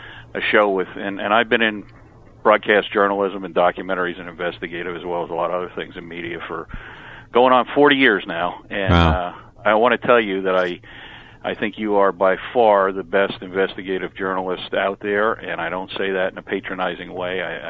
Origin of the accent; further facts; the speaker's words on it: New Jersey, United States; I grew up here in New Jersey and went to Eastern New Mexico University.